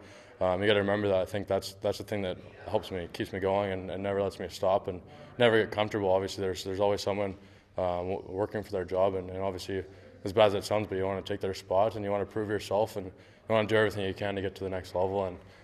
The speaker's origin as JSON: {"language": "English", "region": "California", "country": "United States", "tie": "born or raised there", "said": "Growing up in California, it wasn't easy. Obviously, pretty expensive having to travel to go places to play competitive hockey."}